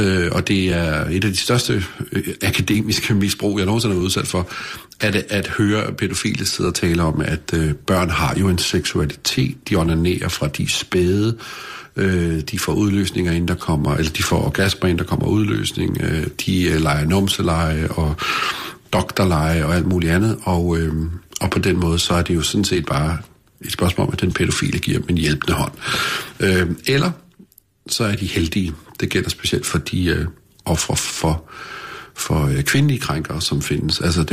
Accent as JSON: {"language": "Danish", "town": "Holbæk", "region": "Zealand", "country": "Denmark", "tie": "born or raised there", "said": "Jeg er, 45 år gammel, og jeg er vokset op i Holbæk i sådan en meget traditionel familie."}